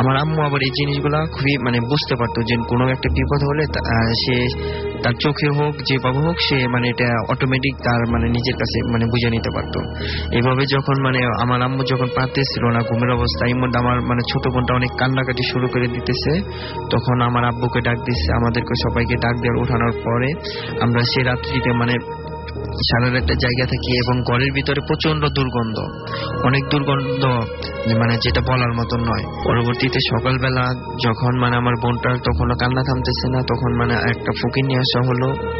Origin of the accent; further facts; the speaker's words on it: Manikganj, Dhaka Division, Bangladesh; মানিকগঞ্জ থেকে এসেছি।